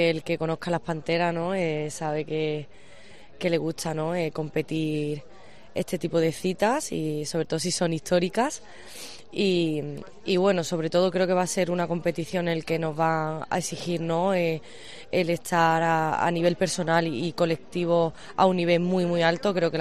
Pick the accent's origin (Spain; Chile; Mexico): Spain; Málaga, Andalusia; encima, como malagueña, ¿no?, que soy